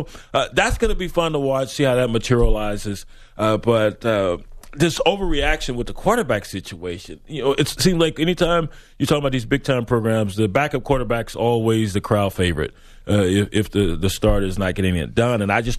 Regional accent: Jamaica; I'm Jamaican. I got 8 jobs, man.

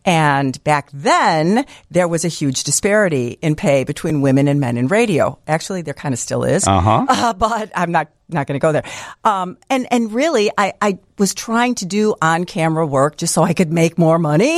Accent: Niles, Illinois, United States; I'm very local. I grew up in Niles, and I started at Western Illinois University, but then I transferred to Columbia when I really decided I wanted to go into radio.

